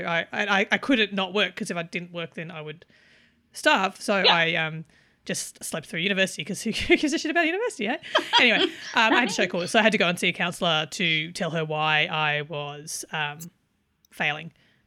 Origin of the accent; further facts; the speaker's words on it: Australia; I'm just Australian.